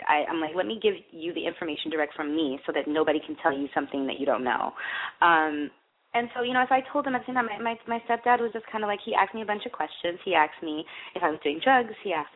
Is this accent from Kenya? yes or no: no; Michigan, United States; I grew up in Michigan where there's nothing to do.